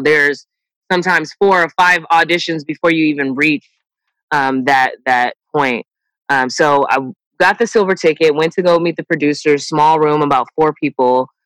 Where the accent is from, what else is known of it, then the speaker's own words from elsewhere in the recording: Los Angeles, California, United States; now in Sacramento, United States; I am from Los Angeles, California. Grew up there, back and forth with mom and dad. The only girl in my family, five brothers. Moved to Sacramento in about 2008.